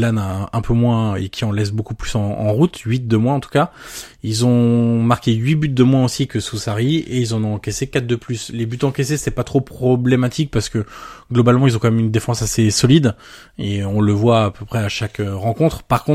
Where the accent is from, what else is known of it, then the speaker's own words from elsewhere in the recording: France; vu qu'on est français.